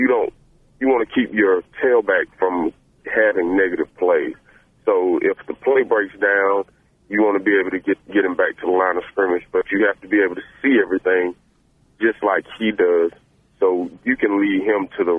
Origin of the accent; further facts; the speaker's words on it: Alabama, United States; And growing up in Alabama, and he's a legend in Alabama